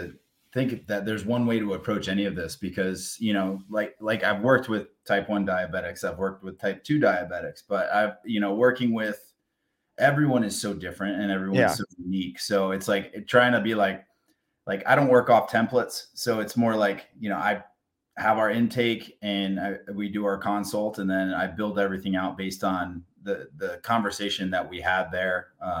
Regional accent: Rhode Island, United States; also born or lived in Connecticut / Tennessee / New York / California; I'm originally from Rhode Island. I've lived in Connecticut. I've lived in Tennessee. Then I moved back to Connecticut to play hockey in prep school.

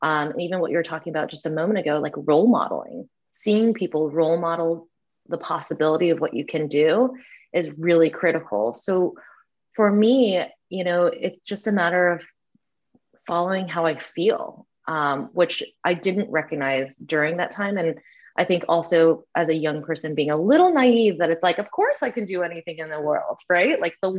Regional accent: the South, United States; like the impact of growing up in the South is interesting. Cause I mean, for me as a like kid of the 80s, you know, it's a very black and white life. And as a, you know, Asian person kind of like sticking out as a sore thumb.

